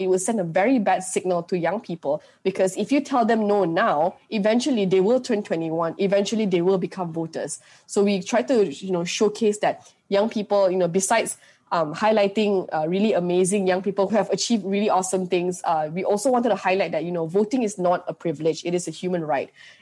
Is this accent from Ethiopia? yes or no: no; Miri, Sarawak, Malaysia; also born or lived in United States; But I grew up in Miri, Sarawak as well because we moved there when I was younger.